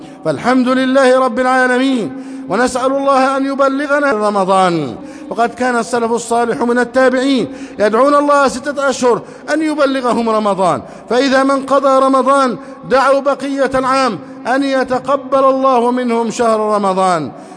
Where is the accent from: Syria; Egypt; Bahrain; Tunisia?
Egypt; اللهم احفظ بلدنا مصر أمنا أمانا سخاء رخاء